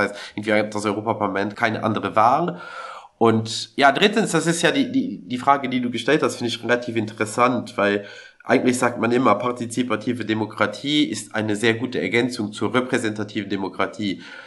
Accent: Luxembourg; Zum Beispiel, ich komme aus Luxemburg.

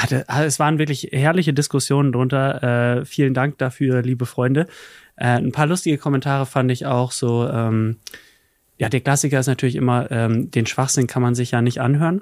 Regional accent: Lower Saxony, Germany; Ich als Niedersachse bin stolz auf dich.

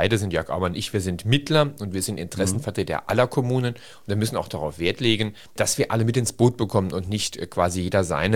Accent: St. Ingbert, Saarland, Germany; Und bin St. Ingberter aus Überzeugung. Meine Eltern kommen aus St. Ingbert, meine Großeltern. Und mir liegt meine Heimatstadt am Herzen.

